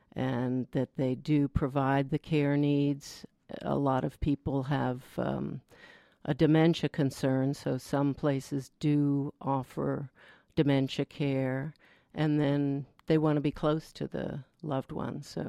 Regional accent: Northeast, United States; Basically, I grew up in the Northeast and have a little bit of a checkered past

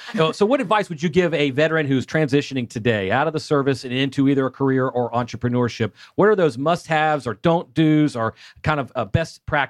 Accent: Atlanta, Georgia, United States; I'm born and raised in Atlanta, and Atlanta is certainly my hometown, and only took many times away to come back to find out Atlanta's right where I want to be.

